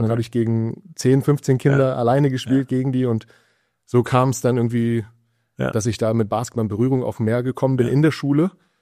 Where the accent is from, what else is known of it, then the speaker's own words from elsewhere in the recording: Berlin, Germany; Ich bin gebürtig aus Berlin, in Berlin-Kreuzberg groß geworden, Brennpunktbezirk